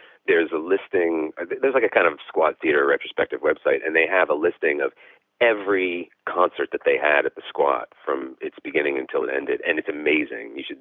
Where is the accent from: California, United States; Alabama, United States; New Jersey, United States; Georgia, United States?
New Jersey, United States; Wayne; So I grew up in New Jersey, the town of Wayne, New Jersey, which is half an hour outside the city.